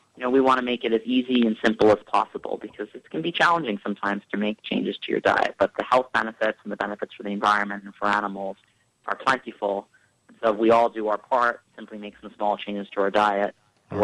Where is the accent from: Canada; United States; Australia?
United States; Staten Island, New York; I mean, look, I grew up in Staten Island, New York.